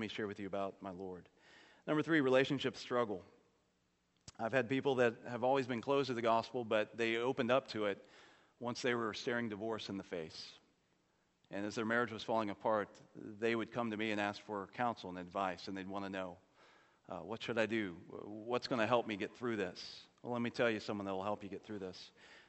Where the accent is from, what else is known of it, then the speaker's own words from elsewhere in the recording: Jacksonville, Florida, United States; I grew up in First Baptist Jacksonville, a wonderful church.